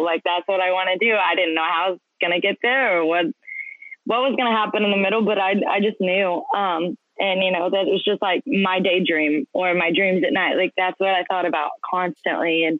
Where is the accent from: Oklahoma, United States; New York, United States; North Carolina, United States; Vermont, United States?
Oklahoma, United States; moved away as an adult; I am 22 now. I am originally from Oklahoma. I was born and raised there, spent all of my life up until I was about 21 there.